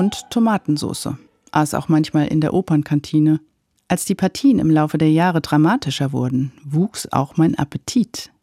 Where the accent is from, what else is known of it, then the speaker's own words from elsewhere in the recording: Berlin, Germany; Ich bin als waschechte Berlinerin in Schöneberg zur Welt gekommen, 2 Monate vor Ausbruch des Zweiten Weltkrieges am 3. Juli 1939.